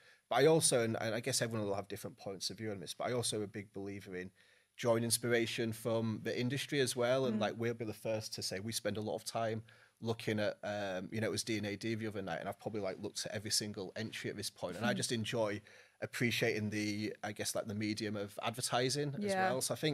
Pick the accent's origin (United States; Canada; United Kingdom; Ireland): United Kingdom; England; now in London, United Kingdom